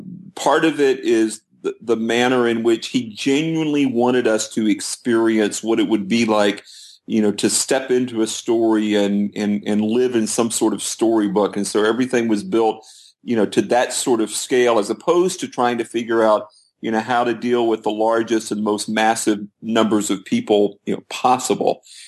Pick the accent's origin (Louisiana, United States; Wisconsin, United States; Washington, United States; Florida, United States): Florida, United States; Well, I grew up in Florida, interestingly enough, and at the age of 10, went to Walt Disney World in 1974.